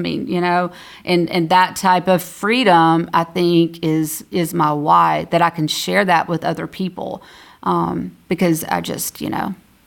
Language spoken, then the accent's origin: English; Georgia, United States; and I was the first female prosecutor in the Southern Judicial District down in Georgia, which is my hometown.